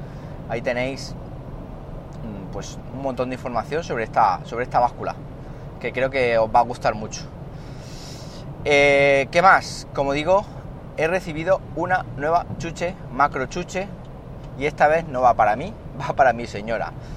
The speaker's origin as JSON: {"language": "Spanish", "country": "Spain", "said": "que soy de aquí de España"}